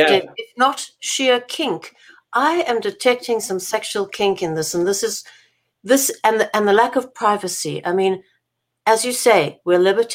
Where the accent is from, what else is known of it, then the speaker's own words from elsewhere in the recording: South Africa; also born or lived in Canada; now in United States; I'm Canadian. I immigrated from South Africa to Canada and then the US.